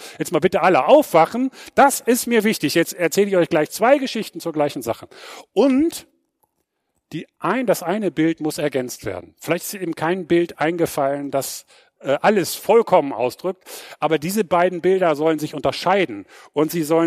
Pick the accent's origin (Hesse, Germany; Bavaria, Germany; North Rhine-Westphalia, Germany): North Rhine-Westphalia, Germany; Cologne; Weiß man, als Kölner weiß man das, ne?